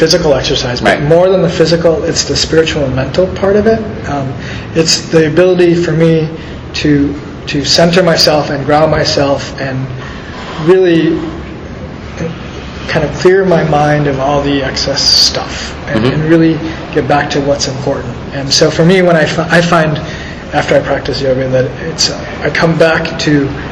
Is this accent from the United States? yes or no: yes; Minnesota, United States; I grew up in Minnesota.